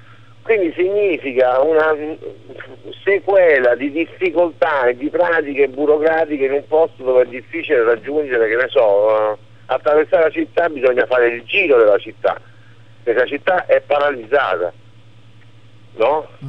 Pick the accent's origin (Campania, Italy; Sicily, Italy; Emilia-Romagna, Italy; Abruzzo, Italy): Abruzzo, Italy; L'Aquila; questo è quello che io ho vissuto qui da aquilano